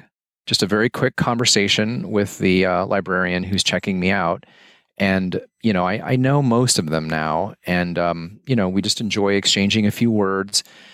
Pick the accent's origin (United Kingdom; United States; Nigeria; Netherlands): United States; St. Louis, Missouri; now in Hamden, United States; So I moved to Hamden from the Midwest, from St. Louis, Missouri, back in 93.